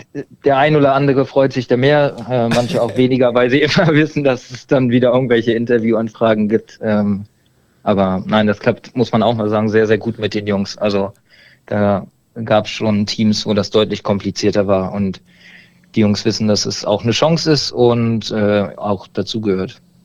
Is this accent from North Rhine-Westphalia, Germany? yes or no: no; Berlin, Germany; Ich komme mehr aus Berlin